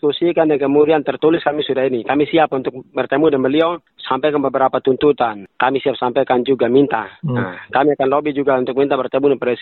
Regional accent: Papua, Indonesia; Dan kami merasa bahwa Papua, kami Papua ini juga bagian dari Negara Kesatuan Republik Indonesia

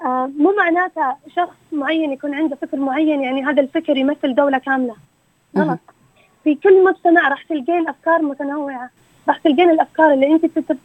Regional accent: Dammam, Eastern Province, Saudi Arabia; مثلا أنا من الدمام، طيب يعني من المنطقة الشرقية

